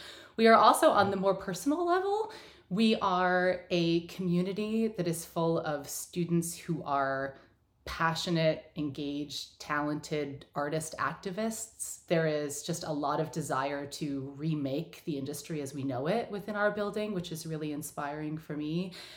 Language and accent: English; New York, United States; also born or lived in Boston; I grew up just south of here. I was born in Boston and was there for a few years, but then grew up in central New York.